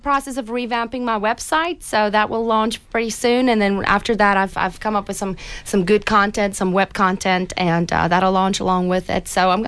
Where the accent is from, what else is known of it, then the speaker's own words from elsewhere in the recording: South Africa; now in United States; No, actually, we don't, because I'm from South Africa and I've immigrated. Thanksgiving is a fairly new thing to me, and it's a great holiday.